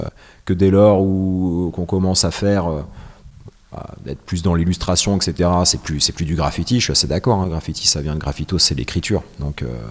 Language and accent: French; Rennes, Brittany, France; Ouais, du coup, Rennes, c'est la ville où j'ai grandi, où j'ai commencé le graffiti. Donc, je suis parti de France pendant 15 ans. Et quand je suis revenu il y a 3 ans, c'était pour moi une évidence de revenir à Rennes